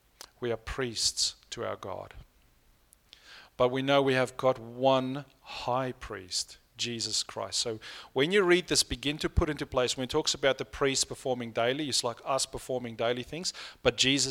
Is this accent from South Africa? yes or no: yes; South Africa; first language Afrikaans; English is a second language; And I understand it's not difficult for me because Afrikaans is very much like that, which is my first language.